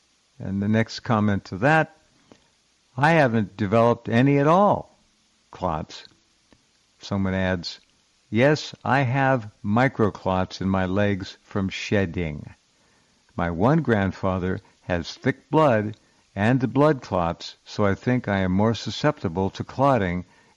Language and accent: English; Finland; English is a second language; now in Spain; I am living in Spain, where there is one of the world's highest jab rates, so it is bad here. I'm originally from Finland.